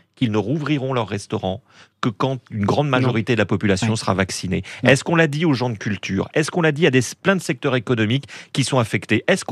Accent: France; Moi, je suis français

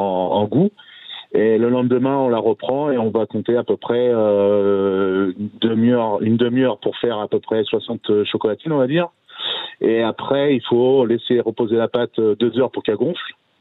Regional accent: Normandy, France; J'y vais dimanche, j'y vais, parce que moi, je suis normand.

